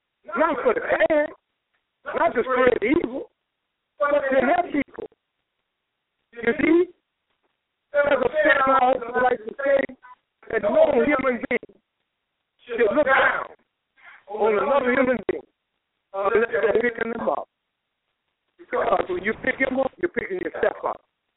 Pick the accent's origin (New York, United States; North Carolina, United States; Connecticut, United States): North Carolina, United States; over the people we were raised up in North Carolina, our age, about 58, they're dead.